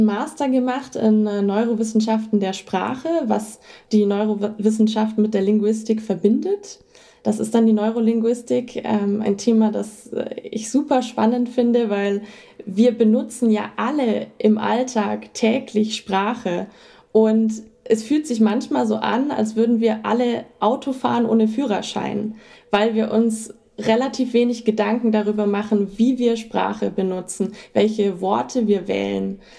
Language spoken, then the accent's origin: German; Hamburg, Germany; ich bin ja eigentlich aus Hamburg.